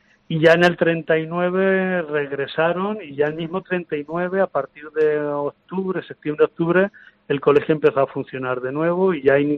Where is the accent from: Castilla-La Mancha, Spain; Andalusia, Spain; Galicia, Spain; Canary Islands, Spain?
Castilla-La Mancha, Spain; Albacete; now in Madrid, Spain; yo no soy de esta comunidad, yo vivo en Aluche desde hace un año que regresé de América, y aunque soy de Albacete